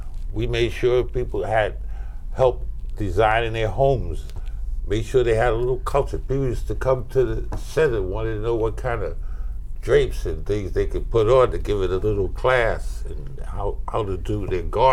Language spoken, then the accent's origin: English; New York, United States; My brothers and sisters and things, we grew up in Harlem.